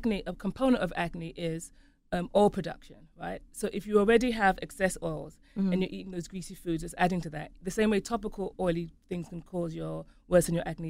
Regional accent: England, United Kingdom; I'm English

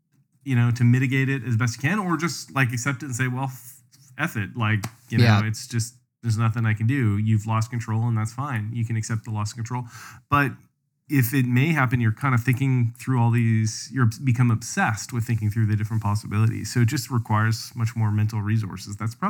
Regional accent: Canada; I grew up in Canada.

